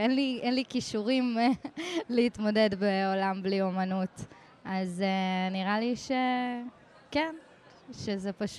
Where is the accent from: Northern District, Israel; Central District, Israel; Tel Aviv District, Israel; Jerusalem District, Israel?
Tel Aviv District, Israel; Tel Aviv; כאילו גדלתי בתל אביב, כולם כזה בנים של.